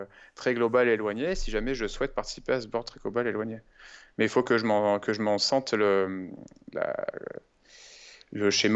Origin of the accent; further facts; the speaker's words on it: Lyon, Auvergne-Rhône-Alpes, France; Moi, en tant que Lyonnais habitant dans le 5e arrondissement